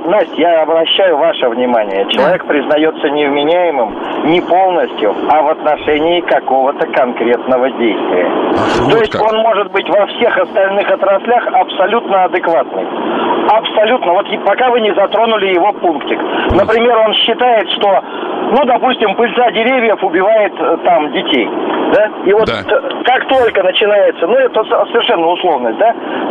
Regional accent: Moscow, Russia; Нет, я сам из Москвы

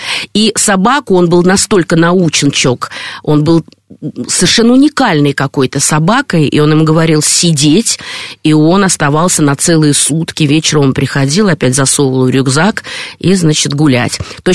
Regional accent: Riga, Latvia; потому что я из Прибалтики, и, значит, я там родилась в Риге.

